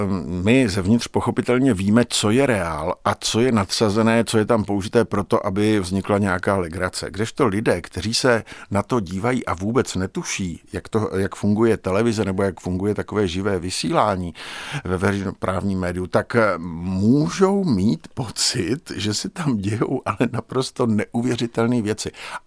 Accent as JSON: {"language": "Czech", "town": "Brno", "region": "South Moravian Region", "country": "Czechia", "tie": "born or raised there", "said": "Já jsem Brňák jak Polino, kdyby mělo jít o to, a v podstatě až na malé výjimky jsem neopustil svoje rodné město a jsem v něm už téměř 57 let."}